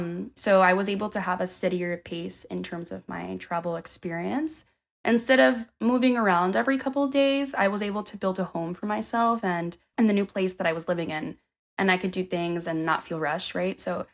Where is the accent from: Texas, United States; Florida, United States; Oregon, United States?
Florida, United States; also born or lived in Germany; So for me, you know, I grew up in Florida my whole life, so I never got to experience the seasons, and I truly got to get that when I was in Germany.